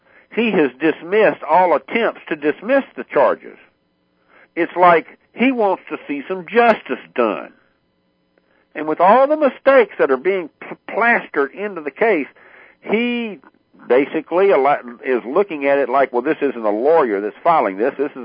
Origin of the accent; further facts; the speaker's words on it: Louisiana, United States; I'm just a Cajun boy. I'm used to chasing alligators in the swamp